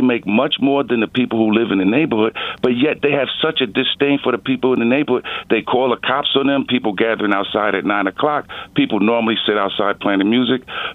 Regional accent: New York City, New York, United States; I came from New York City, and New York City is one of the most segregated places in the world.

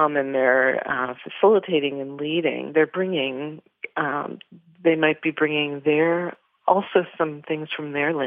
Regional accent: Toronto, Ontario, Canada; I grew up growing up in Toronto

